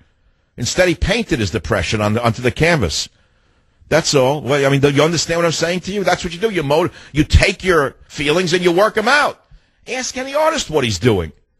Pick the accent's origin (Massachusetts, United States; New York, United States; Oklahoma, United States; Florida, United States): New York, United States; Bronx; I know it's Van Gogh, but I had to say Van Gogh. I'm from the Bronx.